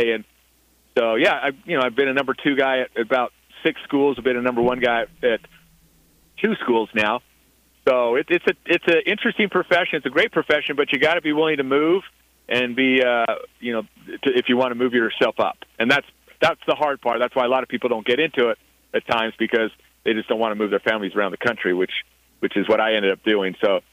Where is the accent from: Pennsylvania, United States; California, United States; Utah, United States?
Utah, United States; Salt Lake City; I grew up in Salt Lake City, and we'd always go to Lake Powell.